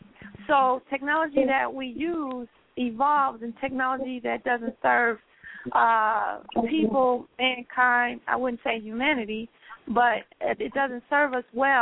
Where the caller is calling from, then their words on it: Chicago, Illinois, United States; I'm calling from Chicago.